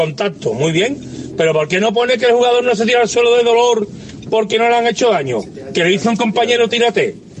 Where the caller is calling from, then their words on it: Seville, Andalusia, Spain; de Sevilla